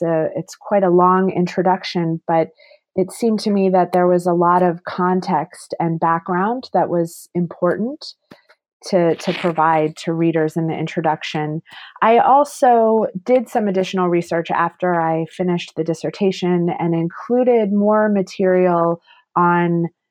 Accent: Washington, District of Columbia, United States; now in San Francisco, United States; So I grew up in the Washington, D.C. area. I did my undergraduate at Brown University.

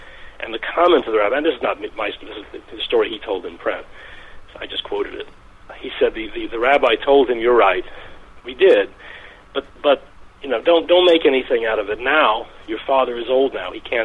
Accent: Deep South, United States; born there; Particularly, perhaps because I was born in the Deep South

